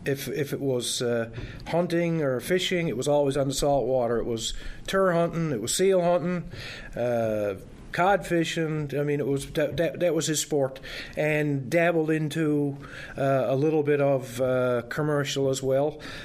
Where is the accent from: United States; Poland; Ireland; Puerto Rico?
Ireland; Bairnead; But usually anybody asks me where I'm from, I say Portagrave. Born in 1972 and grew up in Bairnead, Portagrave.